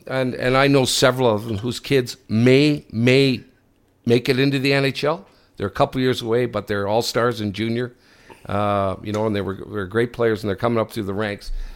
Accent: Sudbury, Ontario, Canada; you play in my hometown in Sudbury

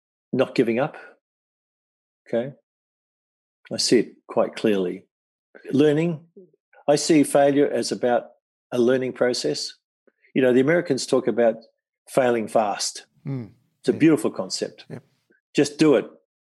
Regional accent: Australia; It's a beautiful part of being an Australian as well.

